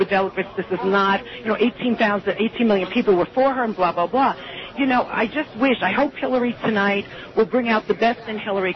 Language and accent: English; United States; It is, to me, as an American, to see all the policemen there